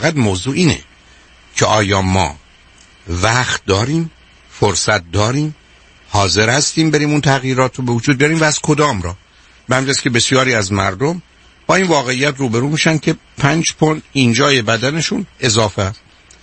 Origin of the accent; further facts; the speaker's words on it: Iran; born there; first language Persian; من در ایران متولد شدم، خانواده من ایرانی بودن، فارسی حرف زدن.